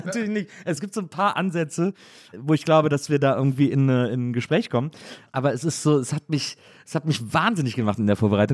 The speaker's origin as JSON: {"language": "German", "town": "Cologne", "region": "North Rhine-Westphalia", "country": "Germany", "said": "als Kölner"}